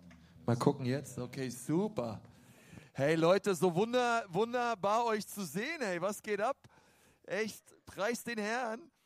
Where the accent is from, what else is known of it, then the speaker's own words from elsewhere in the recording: Berlin, Germany; Ich bin eigentlich Berliner, geboren in Berlin.